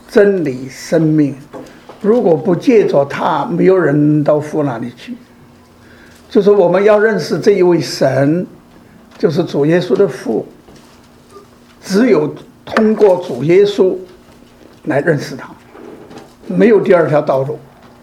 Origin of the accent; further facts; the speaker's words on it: China; 我们中国人有一句话，怨人穷不怨人富，对不对？